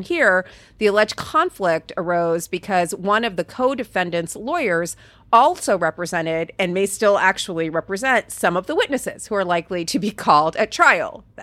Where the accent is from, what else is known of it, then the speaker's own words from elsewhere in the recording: Fort Pierce, Florida, United States; Shout out to Fort Pierce. I grew up in Fort Pierce.